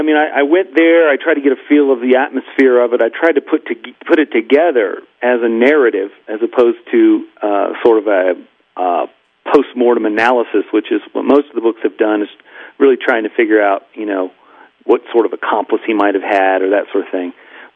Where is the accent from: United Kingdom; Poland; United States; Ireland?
United States; Memphis, Tennessee; It really comes down to Memphis. I grew up in Memphis. It's the biggest thing that ever happened in my hometown.